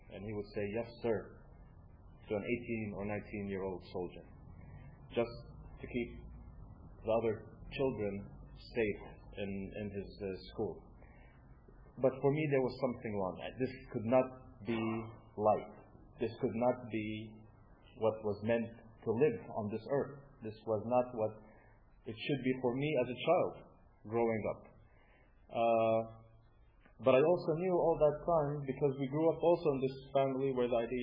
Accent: Bethlehem, West Bank, Palestine; also born or lived in Kansas City; And they moved back to Kansas City, where I was born. So I was born in Kansas City, and 6 months after I was born, we moved to Bethlehem, back to Bethlehem

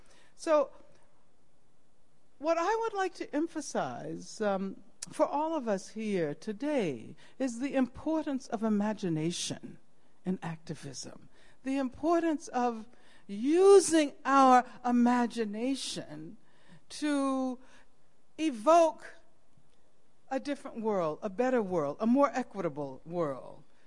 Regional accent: Birmingham, Alabama, United States; I grew up in Birmingham, Alabama, at the height of Jim Crow segregation.

